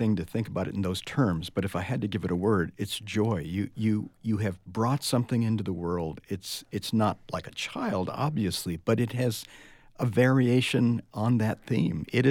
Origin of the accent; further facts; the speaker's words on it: Nogales, Arizona, United States; I grew up in Nogales. I was born there and I grew up there. And so I lived not only in an Arizona small town, but also on the border and in the desert, you know, just placed in the great, wild, wonderful Sonoran Desert.